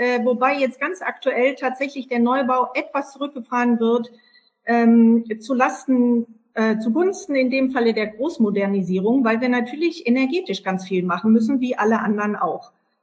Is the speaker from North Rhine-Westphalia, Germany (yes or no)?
yes; Brühl, North Rhine-Westphalia, Germany; weil ich meine Jugend in Brühl verbracht habe. Wer das nicht weiß, Brühl liegt genau zwischen Köln und Bonn. Also insofern war ich in Köln immer nur zum Ausgehen und war eigentlich Landbevölkerung.